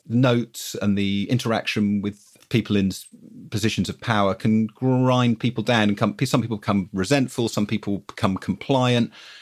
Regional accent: United Kingdom; I'm British, as you can tell

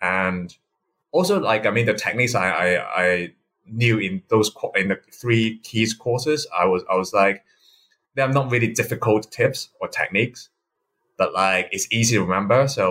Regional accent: Hong Kong; English is a second language; and I'm from Hong Kong.

